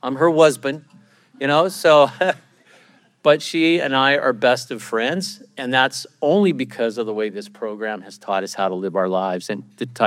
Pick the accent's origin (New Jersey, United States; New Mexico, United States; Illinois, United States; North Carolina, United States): New Mexico, United States; I come from, I was born and raised in New Mexico.